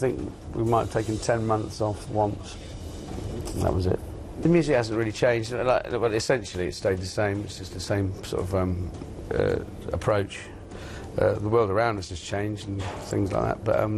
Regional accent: Brighton, South East England, United Kingdom; We're from England. We're from Brighton in England.

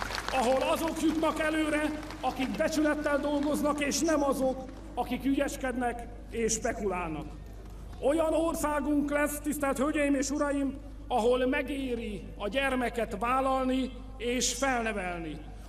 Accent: Hungary; De mi magyarok nem a múlt védelmezői, hanem a jövő emberei akarunk lenni.

